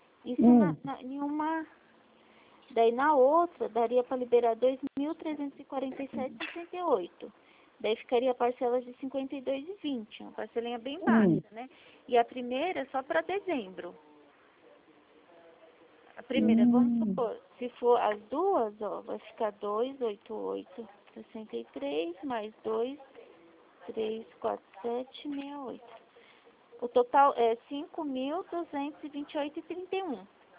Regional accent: Itatiba, São Paulo, Brazil; Eu sou de Itatiba, interior de São Paulo.

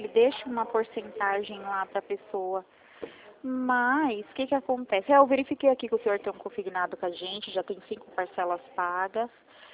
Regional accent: Mogi Guaçu, São Paulo, Brazil; eu sou do interior de São Paulo.

